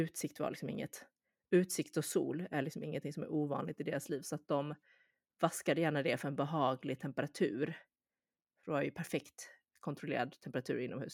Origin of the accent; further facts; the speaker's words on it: Sweden; För oss är det svinvarmt också för att vi är från Sverige.